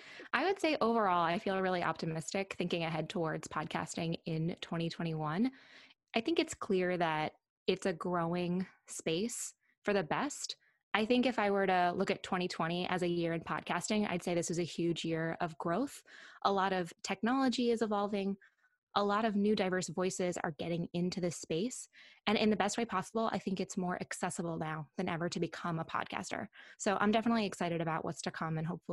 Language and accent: English; St. Louis, Missouri, United States; I am. Yes, this is my hometown and the home of gooey butter cake, one of the best desserts on the planet.